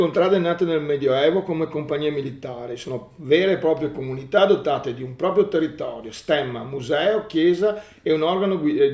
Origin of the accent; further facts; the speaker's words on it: Veneto, Italy; Che poi da Veneto